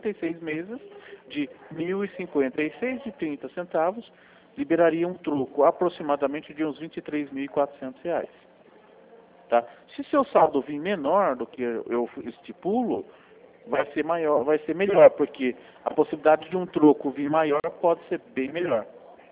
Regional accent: Sorocaba, São Paulo, Brazil; Não, não sou de Botucatu. Eu sou de Sorocaba, sou do interior também, mas não sou de Botucatu.

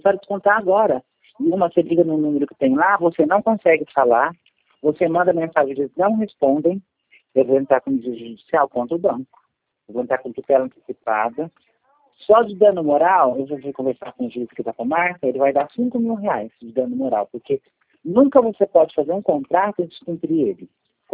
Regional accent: São Paulo, Brazil; Eu moro no interior. Eu sou de São Paulo.

